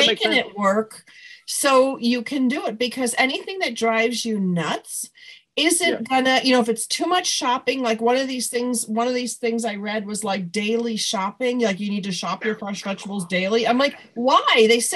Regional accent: Buffalo, New York, United States; I'm from Buffalo. Correct. I can do it there.

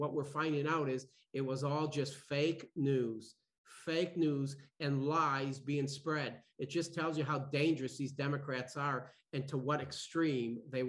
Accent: United States; we as American people, what doesn't matter what color you are

